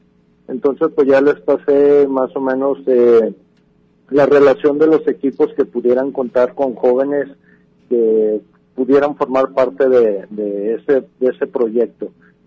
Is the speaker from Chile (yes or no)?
no; Ciudad Guzmán, Jalisco, Mexico; also born or lived in Tecalitlán; Mexicana. Y como comentas, bueno, efectivamente, soy nacido en Tecalitlán, pero pues vamos, desde un año estoy viviendo aquí en Ciudad Guzmán. Entonces, pues ahora sí que me considero más guzmanense, sin descartar mis raíces